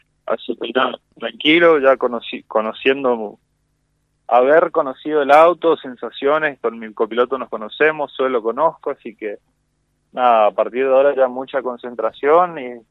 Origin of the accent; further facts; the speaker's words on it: Argentina; voy a ser el único piloto argentino a esta fecha